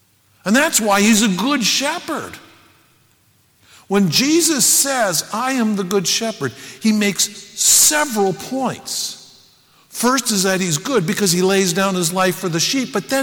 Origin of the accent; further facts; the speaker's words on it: Bishop, California, United States; It's totally different than, you know, growing up in Bishop, the mule capital of the world. Almost everybody wears cowboy hats. They're all cowboys.